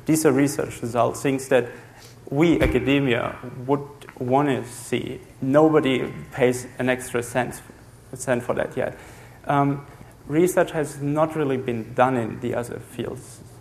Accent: Germany; European passports, I'm from Germany.

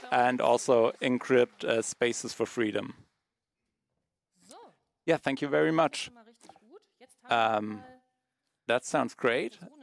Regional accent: Switzerland; Hi, everyone. I'm from Switzerland.

